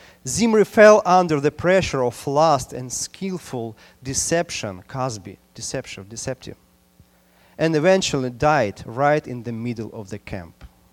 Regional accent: Ukraine; English is a second language; I know who is Lenin, who was Lenin, so I came from Ukraine.

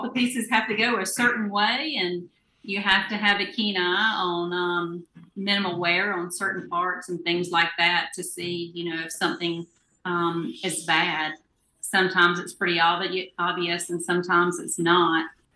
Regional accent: Union, United States; Union is my hometown. I went to school here. My son went to school here. I've lived here pretty much all my life.

